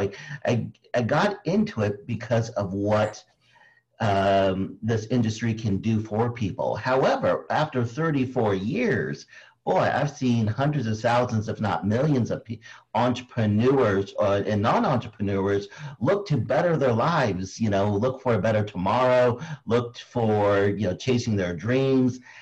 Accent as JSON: {"language": "English", "country": "Philippines", "said": "You know, every time I, you know, being Filipino, anytime I go to a country where majority of the people have black hair, I got to get a red hat or something."}